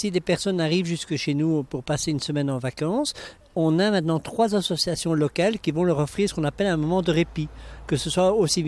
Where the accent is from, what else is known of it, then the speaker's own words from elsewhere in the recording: Belgium; avec mon accent, vous avez reconnu que je viens un peu de Belgique.